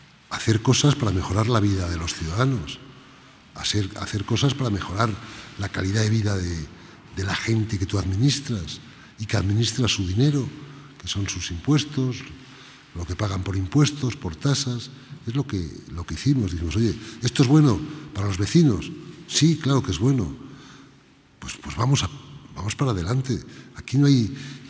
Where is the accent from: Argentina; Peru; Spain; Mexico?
Spain; Valladolid, Castile and León; estoy encantado de estar en el Ayuntamiento de Valladolid, es el ayuntamiento de mi pueblo, de mi ciudad